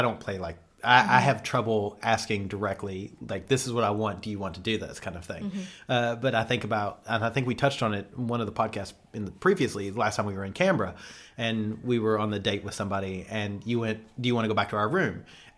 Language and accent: English; United Kingdom; accent: British; They heard my British accent.